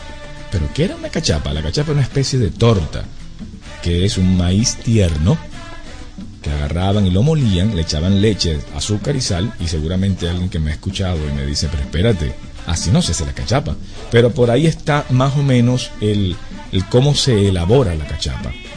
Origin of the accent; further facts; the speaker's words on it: Venezuela; Pero es muy nuestro, es muy del venezolano.